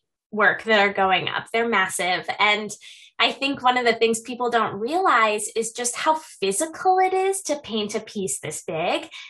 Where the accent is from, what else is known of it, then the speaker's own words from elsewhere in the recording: Massachusetts, United States; also born or lived in Seattle; now in Eureka, United States; I grew up in Massachusetts in a really rural area and then lived in Seattle before moving down here.